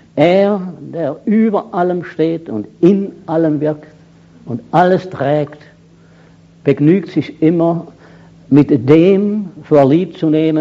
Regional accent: Switzerland; es gibt hier keine Neutralität, auch als Schweizer nicht

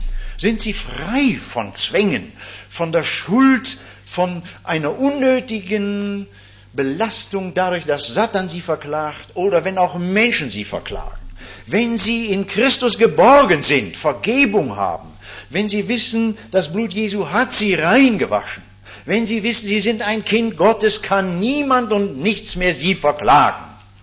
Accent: Hesse, Germany; Das war bei uns in meiner früheren Heimat, ich komme aus Nordhessen, aus dem Waldecker Land, nicht so.

